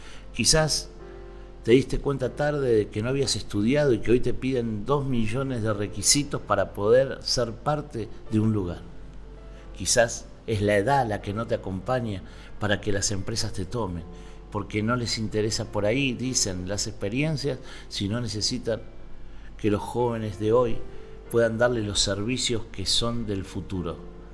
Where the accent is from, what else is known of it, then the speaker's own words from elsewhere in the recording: Argentina; hay países como nuestro, Argentina, que es tan caro, que es la luz.